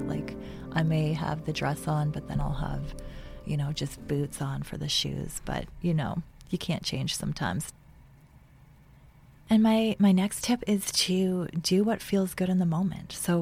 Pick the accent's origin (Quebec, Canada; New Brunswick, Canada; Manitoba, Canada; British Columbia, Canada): New Brunswick, Canada; Moncton; the Capitol Theater in my hometown of Moncton, New Brunswick.